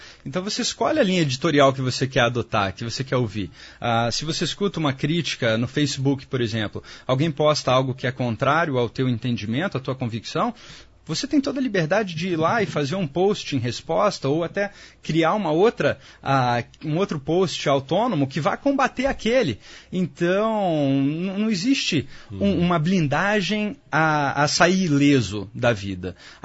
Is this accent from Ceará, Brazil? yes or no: no; Rio de Janeiro, Brazil; E eu sou carioca, eu sou um cara expansivo, eu sou brincalhão.